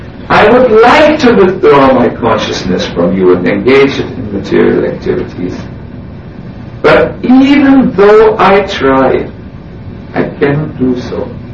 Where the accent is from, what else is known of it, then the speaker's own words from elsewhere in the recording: Hamburg, Germany; English is a second language; I personally like very much Lila of Prabhupada connected with my hometown, Hamburg.